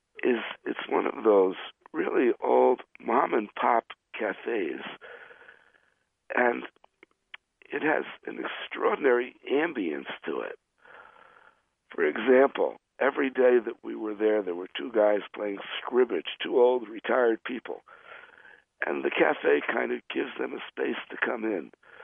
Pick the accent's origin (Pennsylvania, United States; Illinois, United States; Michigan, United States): Pennsylvania, United States; Philadelphia; because I was brought up in Philadelphia. I was brought up in, I guess, a somewhat contracted middle-class family.